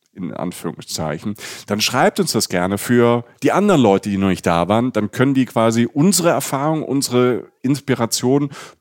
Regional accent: Rhineland-Palatinate, Germany; ich kenne die Stadt ganz gut, weil ich bin aus der Pfalz, aber Freiburg ist schon weit.

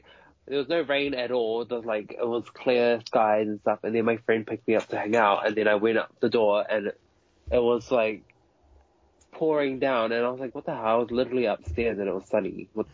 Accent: Samoa; now in New Zealand; a little bit after I just moved to New Zealand. Because I'm originally from Samoa. I was born there.

